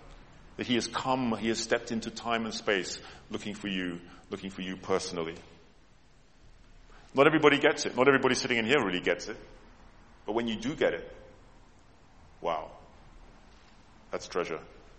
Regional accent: United Kingdom; I'm British.

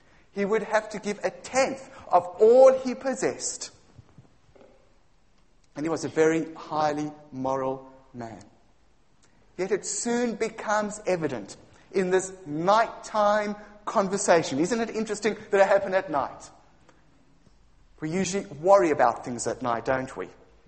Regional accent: Cape Town, Western Cape, South Africa; moved away as an adult; now in Cuffley, United Kingdom; I'm originally from Cape Town, moved here quite some time ago, too long, I don't care to think how long, and pastored Cuffley. Pastored many years in Cape Town, South Africa, where I grew up and was born

